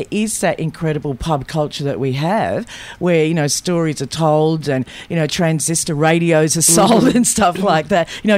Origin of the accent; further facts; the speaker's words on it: Williamstown, Victoria, Australia; now in Brunswick, Australia; Because, you know, I live in Brunswick. I grew up in Williamstown.